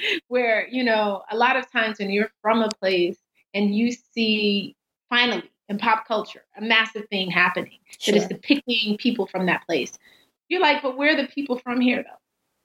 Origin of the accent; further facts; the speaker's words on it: Guyana; accent: Guyanese; now in United States; when I first came to America, my Guyanese accent was so thick, no one understood me.